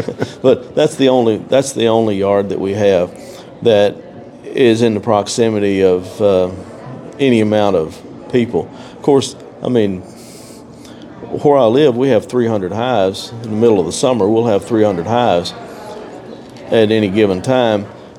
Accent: Kentucky, United States; I'm from Kentucky. What do you think? I got a knife.

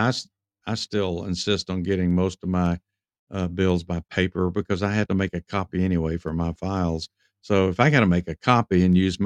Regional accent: Texas, United States; now in Georgia, United States; Of course, I grew up in Texas, and we had neighborhoods. We didn't have subdivisions like we have here in Georgia today.

